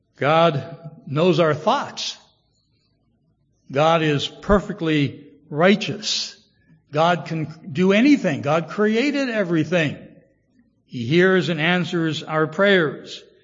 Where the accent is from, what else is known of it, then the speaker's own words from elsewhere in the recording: Ohio, United States; When I was growing up in Ohio as a young boy back in the 1950s